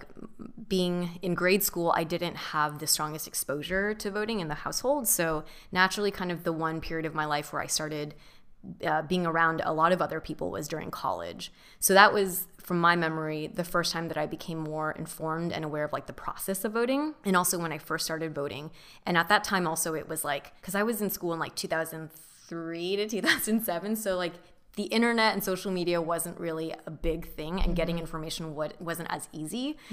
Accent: Orange County, California, United States; And I grew up in Orange County.

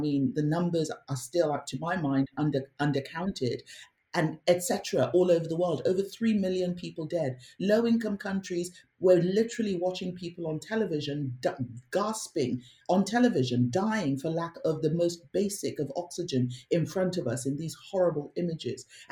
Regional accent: Nigeria; now in Fiji; You know, my home country, Nigeria, needs 100 million like yesterday. My adopted country of Fiji

